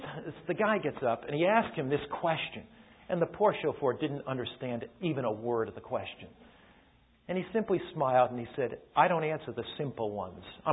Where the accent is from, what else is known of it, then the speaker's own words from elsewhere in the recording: United States; I mean, here I came as an American.